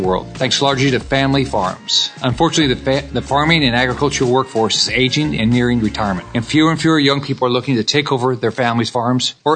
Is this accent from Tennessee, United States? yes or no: no; Florida, United States; In my home state of Florida, that number is even higher